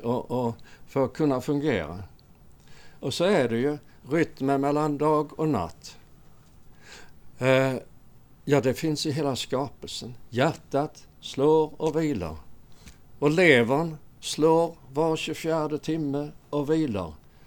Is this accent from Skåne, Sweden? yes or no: yes; Örkeljunga, Skåne, Sweden; Och även i Örkeljunga där vi kommer ifrån